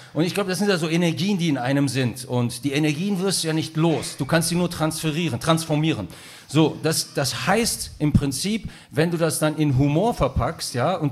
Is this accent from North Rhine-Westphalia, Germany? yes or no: yes; Bielefeld, North Rhine-Westphalia, Germany; born there; Ich bin ja in Bielefeld geboren